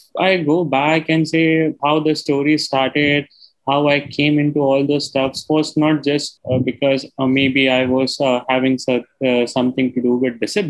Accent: Khandwa, Madhya Pradesh, India; I'm born and brought up in Madhya Pradesh in a very small town named Khandwa. I started my schooling over there.

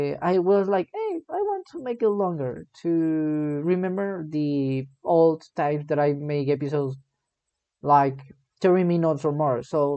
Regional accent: Mexico; English is a second language; this is not my best English. This is not the best English that you will hear because I'm from Mexico. Soy mexicano.

